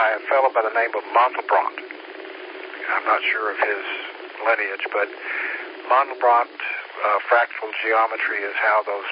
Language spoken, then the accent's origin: English; Tennessee, United States; I'm not originally from here. I grew up in East Tennessee, and we had all the same weather, but summer is a little different here.